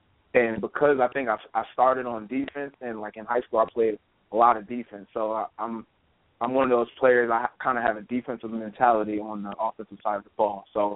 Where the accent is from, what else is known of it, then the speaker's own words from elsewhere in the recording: New York, United States; just growing up in New York, my favorite team, of course, is the Giants, New York Giants.